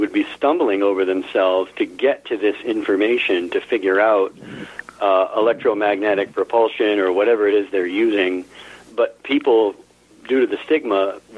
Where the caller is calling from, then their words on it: Stratford, Connecticut, United States; from Stratford, Connecticut.